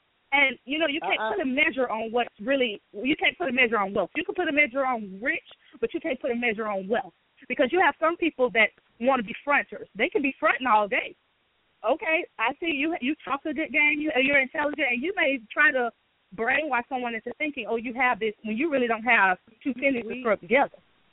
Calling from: Jacksonville, Florida, United States; I'm coming from Jacksonville.

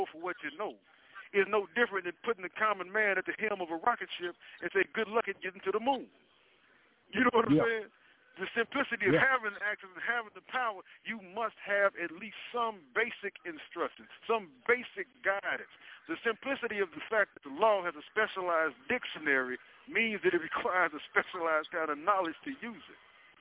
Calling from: Illinois, United States; I'm calling you from Cook County Jail, you know what I'm saying?

